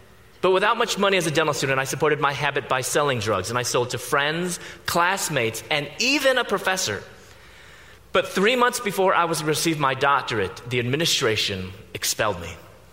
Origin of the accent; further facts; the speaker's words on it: Chicago, Illinois, United States; I was born and raised in Chicago.